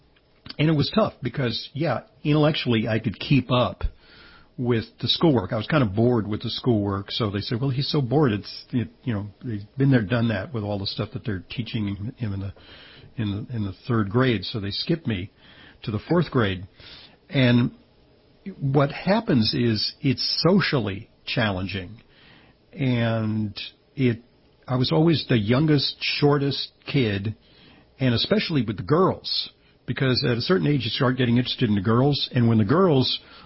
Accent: Fontana, California, United States; A little black girl adopted from Fontana, California. I'll tell you, I'm from Southern California. Fontana is not the garden spot of the Los Angeles region.

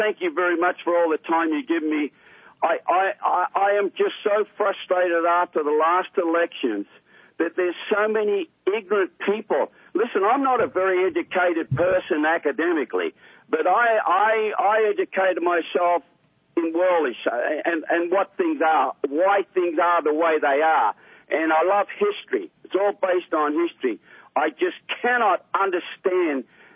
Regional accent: Australia; When I grew up in Australia, there was no welfare.

